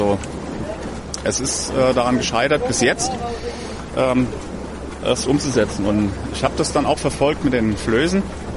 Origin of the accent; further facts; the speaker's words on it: Rüdesheim, Hesse, Germany; ich bin aus dem Rheingau, aus Rüdesheim und bin jetzt seit Mainz dabei.